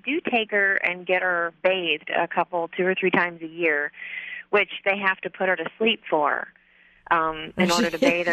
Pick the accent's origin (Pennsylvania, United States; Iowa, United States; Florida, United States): Florida, United States; Jacksonville; I'm from Jacksonville, Florida.